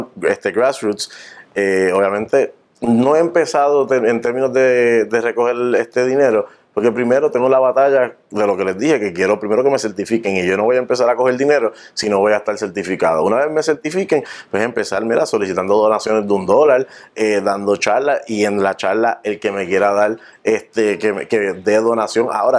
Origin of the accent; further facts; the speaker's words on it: San Juan, Puerto Rico; mi senador es de San Juan, porque yo soy de San Juan